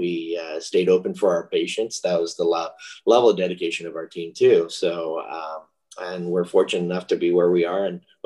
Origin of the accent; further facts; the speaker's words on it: Michigan, United States; So, well, you know, I grew up in Michigan, Midwest, and went to college out in Arizona.